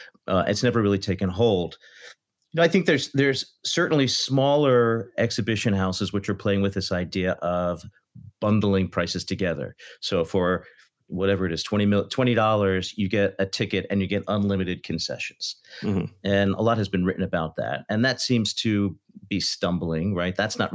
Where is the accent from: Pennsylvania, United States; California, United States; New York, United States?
Pennsylvania, United States; Philadelphia; You know, I'm from Philadelphia, right?